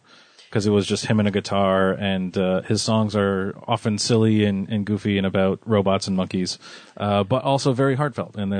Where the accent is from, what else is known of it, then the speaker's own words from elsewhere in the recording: Montreal, Quebec, Canada; I grew up in Montreal where we make the best in the world.